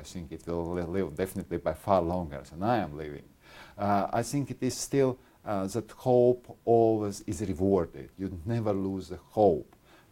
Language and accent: English; Latvia; born there; English is a second language; I was born not in Latvia, I was born in Soviet Union, because it was been occupied already when I was born for 17 years. I was at school and I never could imagine that Latvia will regain independence.